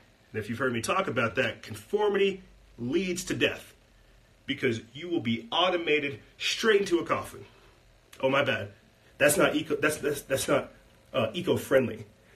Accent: South Carolina, United States; I come from South Carolina. I come from the swamps.

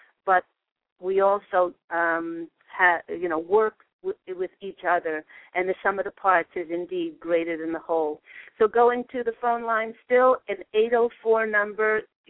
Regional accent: New York, United States; I spent my youth, large part of my youth, in East Mauritius.

